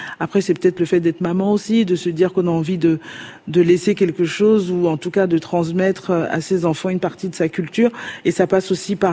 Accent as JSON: {"language": "French", "town": "Cotonou", "region": "Littoral", "country": "Benin", "tie": "born or raised there", "said": "Et en fait, Cotonou, parce que c'est là où j'ai grandi, c'est l'endroit que je connais le mieux au Bénin."}